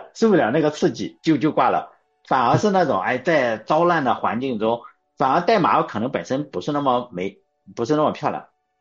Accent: Shandong, China; born there; 比如说我在山东吧，因为我出生在山东嘛，我就觉得在省内就是开开车就可以

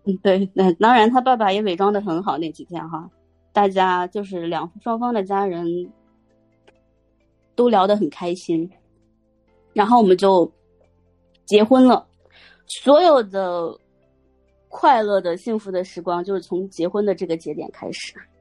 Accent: northern China, China; 我是北方人，然后我就大学毕业我在西安待，哦不，麻烦帮我砍掉，我在我家那边待了1年，

